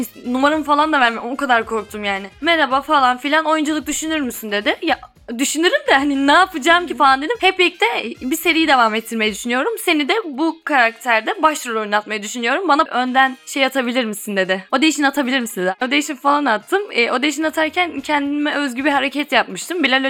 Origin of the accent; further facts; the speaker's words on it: Düzce, Turkey; Ben Düzce'liyim.